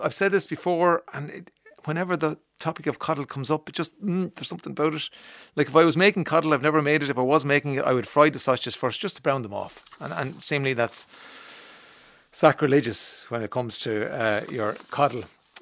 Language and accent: English; Leinster, Ireland